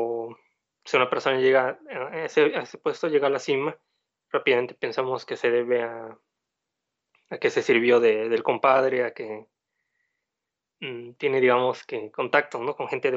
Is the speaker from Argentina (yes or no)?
no; Mexico; El mexicano, o como mexicanos, vamos a seguir en esta misma tónica.